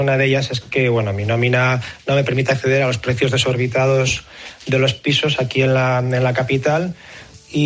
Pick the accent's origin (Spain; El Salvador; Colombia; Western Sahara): Spain; Valencia, Valencian Community; now in Madrid, Spain; yo soy de Valencia y tuve que venir a Madrid a vivir y a trabajar.